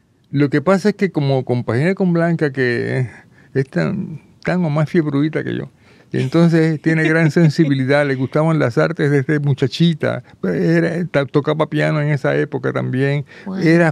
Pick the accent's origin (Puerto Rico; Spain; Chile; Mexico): Puerto Rico; San Juan; also born or lived in Lajas; yo me crié en el viejo San Juan, nací en Laja, pero me crié en el viejo San Juan.